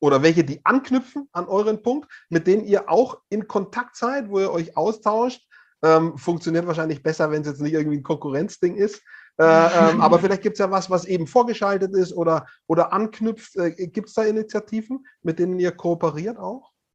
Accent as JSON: {"language": "German", "town": "Hof", "region": "Bavaria", "country": "Germany", "tie": "born or raised there", "said": "Es gab im Herbst in Hof, meiner Heimatstadt, das traditionelle Stabhochsprung-Meeting"}